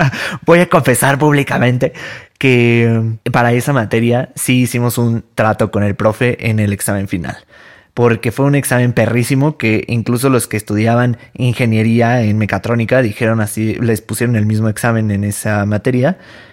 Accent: Tulancingo, Hidalgo, Mexico; also born or lived in Puebla; Yo soy foráneo, estudié en Puebla, pero realmente soy de Tulancingo Hidalgo, que es un pueblo muy chiquito, bueno, una ciudad muy chiquita, donde todo el mundo se conoce, o bueno, por lo menos todo el mundo nos conocíamos.

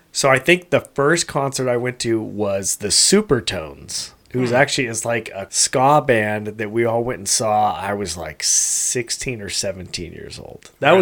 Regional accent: United States; We all grew up with a group of boys. We grew up in Meadowview, and we called ourselves like the Meadowview crew, the MVC, the Meadowview crew.

